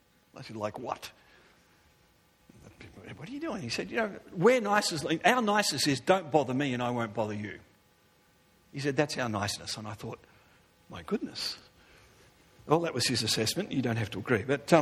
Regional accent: Australia; now in Vancouver, Canada; Well, I grew up in Australia, and we have things called beaches.

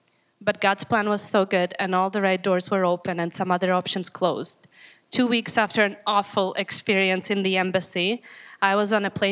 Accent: Latvia; I grew up in Latvia, a small country in Eastern Europe, formerly a part of the USSR. I did not grow up with a Christian parents, but thankfully my grandpa was a Christian.

